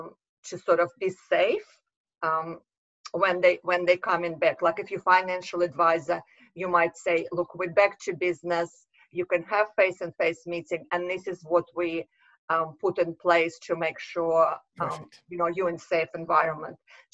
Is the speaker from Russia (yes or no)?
yes; Russia; accent: Russian; English is a second language; So I'm obviously, you can hear from my accent of Russian background